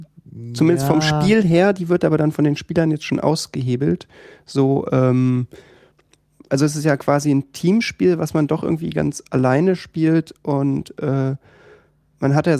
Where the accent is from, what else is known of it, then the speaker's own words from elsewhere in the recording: Berlin, Germany; nee, ich bin hier in Berlin geboren.